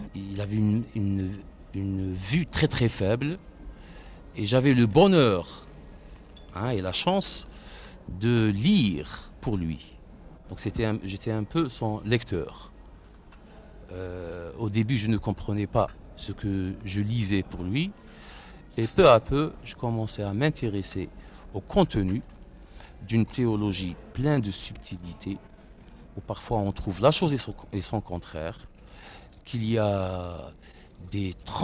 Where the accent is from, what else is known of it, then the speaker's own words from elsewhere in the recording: Algiers, Algiers Province, Algeria; Mais on est venu très très tôt à Alger. Et c'est la ville de mon enfance, de ma jeunesse. C'est là où j'ai grandi, c'est là où j'ai fait mes études.